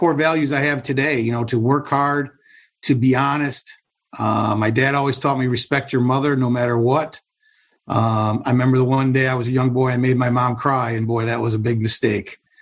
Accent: Dearborn Heights, Michigan, United States; As you mentioned, I grew up in Dearborn Heights, middle-class family. Dad worked at Ford for 31 years.

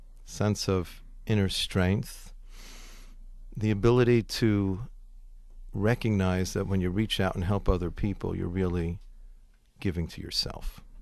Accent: New York, United States; But I grew up in the Bronx, and Bronx is located very close to New York City

